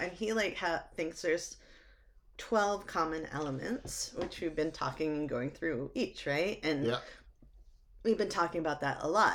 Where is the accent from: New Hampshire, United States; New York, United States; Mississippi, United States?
New Hampshire, United States; I'm a poor girl. I'm from New Hampshire.